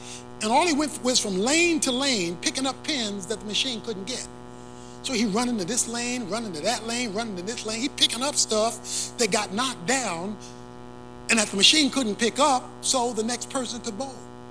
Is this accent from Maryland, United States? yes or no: yes; Baltimore, Maryland, United States; born or raised there